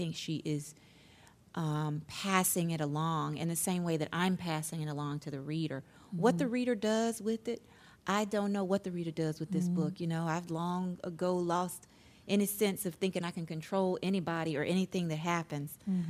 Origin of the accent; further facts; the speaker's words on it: Memphis, Tennessee, United States; And for me, I feel that, you know, I grew up in Memphis, you know, and I feel that my parents' generation didn't look to us for forgiveness or anything like that.